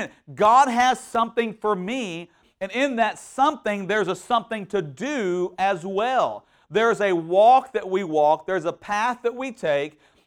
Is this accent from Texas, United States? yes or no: yes; Houston, Texas, United States; And I grew up in Houston too, by the way, so that says a lot right there.